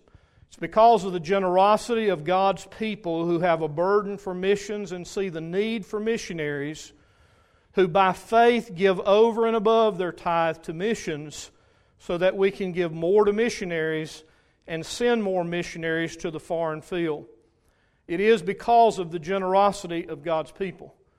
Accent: Rock Hill, South Carolina, United States; I'm from Rock Hill, South Carolina, and I can't hide that no matter where I go.

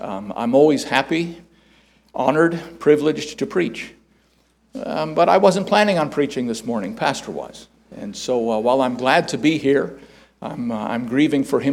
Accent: Chicago, Illinois, United States; I was originally from Chicago, so we made our way out west.

